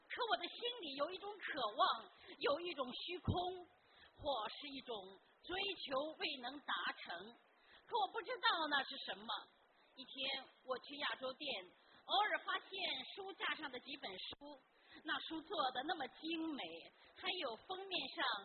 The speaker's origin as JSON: {"language": "Chinese", "country": "Germany", "said": "我是来自德国的"}